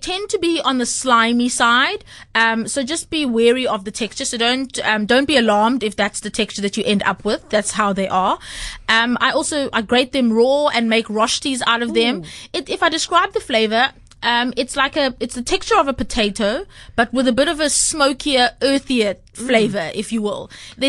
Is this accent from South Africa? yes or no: yes; Durban, KwaZulu-Natal, South Africa; Growing up in Durban, we used to grow them on the farm, and they're such a treat still for my family because it's so hard to get them in the Western Cape.